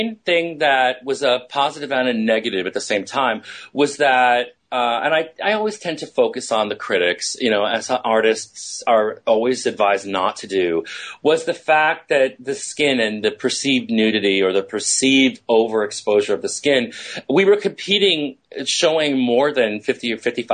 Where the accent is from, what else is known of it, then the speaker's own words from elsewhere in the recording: New York City, New York, United States; I'm from New York City originally.